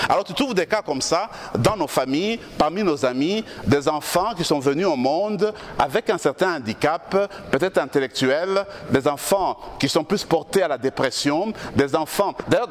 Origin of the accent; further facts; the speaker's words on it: DR Congo; born there; Alors, vous savez bien que je suis né au Congo.